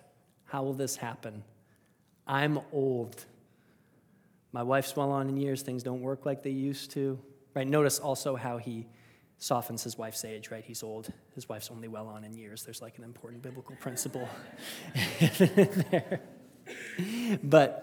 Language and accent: English; Saskatchewan, Canada; And I grew up in Saskatchewan, so it's very cold and very dark outside.